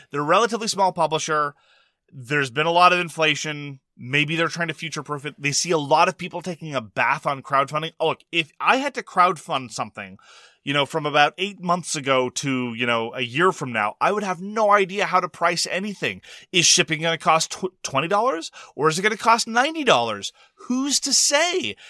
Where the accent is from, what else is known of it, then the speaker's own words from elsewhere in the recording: Canada; Honestly, as a Canadian consumer, I don't think there's any reason for a Canadian to pledge for this.